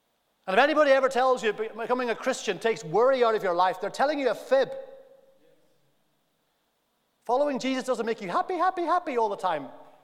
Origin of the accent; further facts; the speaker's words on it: Northern Ireland, United Kingdom; One of the things about growing up in Northern Ireland is we saw things and experienced things that nobody should see or experience.